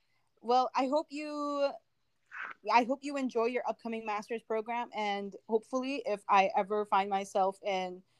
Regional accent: Philippines; first language Filipino; English is a second language; I'm so comfortable in the language that sometimes when I move back to, or when I visit my hometown, I have to get used to speaking Filipino again.

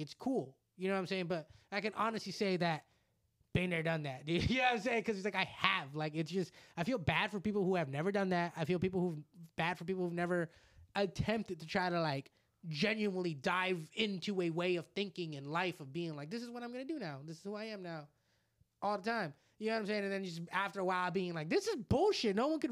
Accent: El Salvador; Because I speak Spanish. So I'll be able to read, understand, and I get that. I kind of get the culture because I'm from El Salvador.

